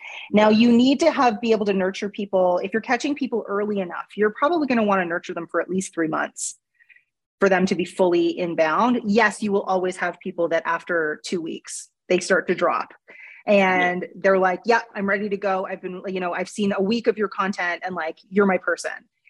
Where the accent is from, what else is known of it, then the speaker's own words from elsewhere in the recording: Canada; I'm Canadian, so we say niche.